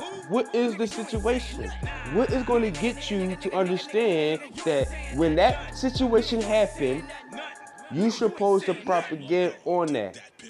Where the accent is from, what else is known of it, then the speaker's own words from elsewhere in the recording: Philadelphia, Pennsylvania, United States; I'm from Philadelphia, okay?